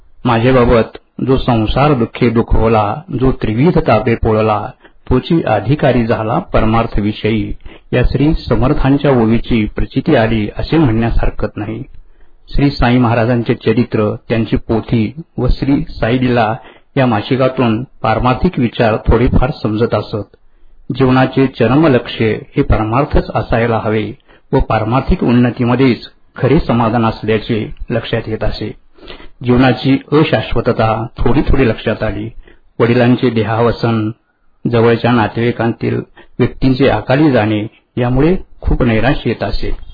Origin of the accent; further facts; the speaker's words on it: Maharashtra, India; मी मूळचा तुळजापूर तालुक्यातील एका खेड्यात जन्मलेला.